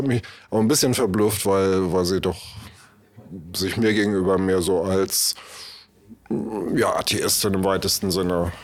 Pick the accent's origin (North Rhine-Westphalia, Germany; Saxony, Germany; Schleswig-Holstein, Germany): Schleswig-Holstein, Germany; Kiel; dass ich jetzt ausgerechnet als Kieler, wo es doch der Heimathafen ist